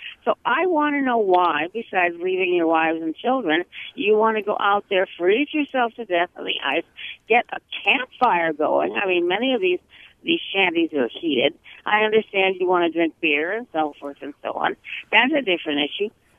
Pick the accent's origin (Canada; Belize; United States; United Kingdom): United States; Los Angeles, California; also born or lived in New York State, United States / New Jersey, United States; now in Lake Geneva, United States; Well, I grew up in Los Angeles. We moved to New York State. We moved to New Jersey.